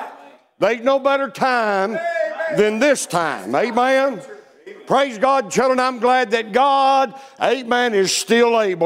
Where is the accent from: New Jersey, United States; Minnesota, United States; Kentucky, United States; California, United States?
Kentucky, United States; Louisville; born there; but I was born in Louisville, Kentucky, amen.